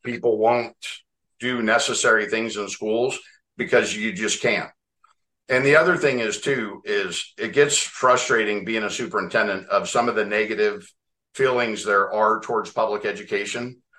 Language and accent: English; California, United States; I know you guys read the news. I'm from California. We are projecting a $68 billion deficit in California over the next 3 years.